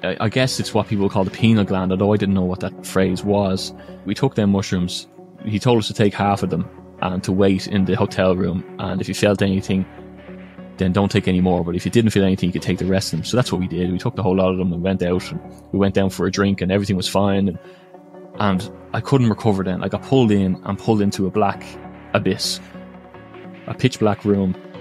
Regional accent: Ireland; I grew up in Catholic Ireland

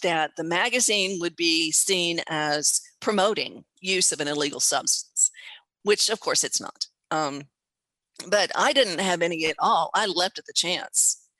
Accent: Texas, United States; I'm a Texan, and I still live and work from Texas.

